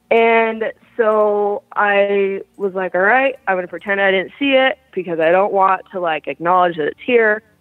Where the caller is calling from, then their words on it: Salt Lake City, Utah, United States; I'm calling from Salt Lake City, Utah.